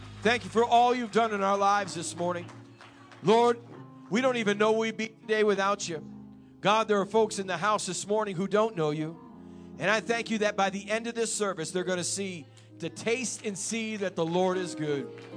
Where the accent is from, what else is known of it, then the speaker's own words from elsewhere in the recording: New England, United States; and I'm from New England. And in New England, everyone's very stoic.